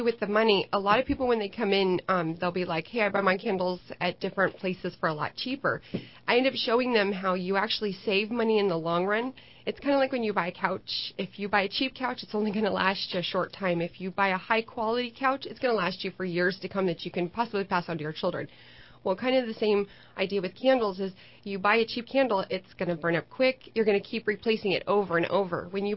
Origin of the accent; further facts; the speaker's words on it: Los Angeles, California, United States; now in San Jose, United States; Well, I'm from Los Angeles, and then I moved to San Jose, and I've been here back and forth